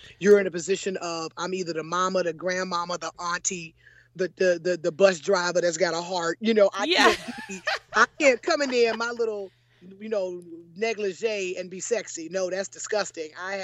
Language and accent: English; Newport News, Virginia, United States; Where I grew up in Newport News, Virginia, those are the white families.